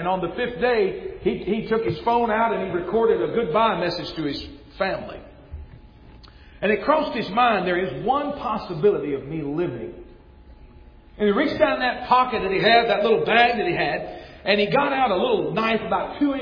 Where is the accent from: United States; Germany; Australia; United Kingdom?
United States; Kentucky; I'm from Kentucky, and they've got a theological seminary up there.